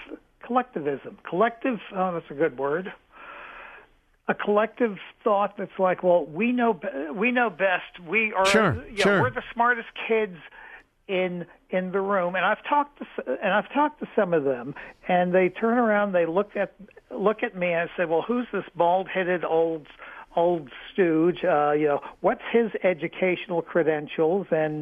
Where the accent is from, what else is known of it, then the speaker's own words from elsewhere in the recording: New York City, New York, United States; I grew up in New York City. I still have friends, and I have a few relatives that still live in New York City.